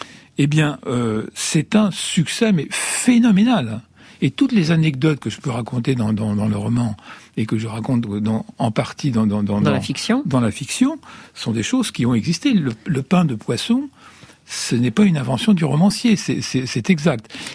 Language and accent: French; Italy; je ne suis pas monarchiste, mais je suis italien.